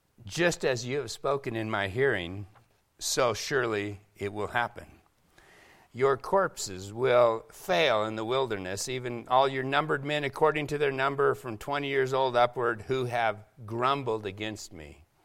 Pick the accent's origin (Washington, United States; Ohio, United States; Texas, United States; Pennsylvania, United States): Washington, United States; Seattle; Starbucks started in Seattle. I'm from Seattle. Craziness comes from Seattle.